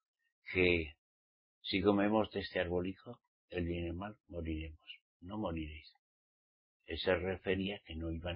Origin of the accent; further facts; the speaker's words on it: Spain; Aquí, en mi país, en España, hay un dicho